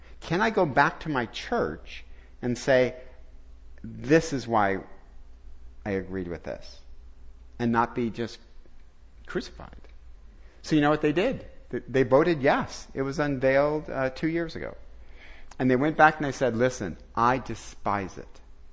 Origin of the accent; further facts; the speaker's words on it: Detroit, Michigan, United States; So I'm from Detroit